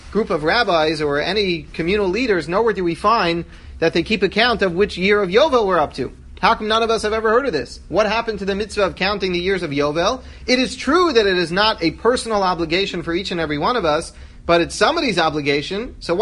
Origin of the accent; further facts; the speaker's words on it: New York, United States; so as a child I grew up in New York, but he always told us the stories about him visiting the Liberty Bell.